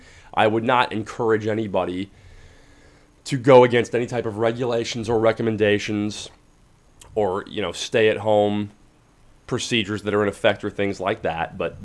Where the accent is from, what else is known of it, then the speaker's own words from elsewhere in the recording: Tampa, Florida, United States; because I love weather trivia about my hometown, Tampa, and the Bay Area in general.